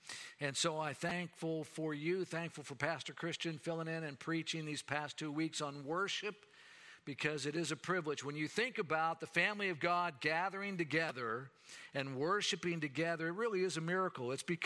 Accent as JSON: {"language": "English", "town": "Jacksonville", "region": "Florida", "country": "United States", "tie": "born or raised there", "said": "I remember growing up in Alliance Church in Jacksonville, Florida"}